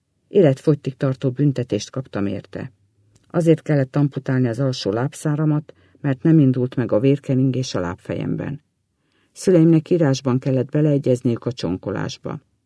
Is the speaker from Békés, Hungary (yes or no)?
no; Máriabesnyő, Pest, Hungary; born there; 56 éves. A gyönyörű szép Gödöllői dombvidéken születtem, Mária Besnyőn.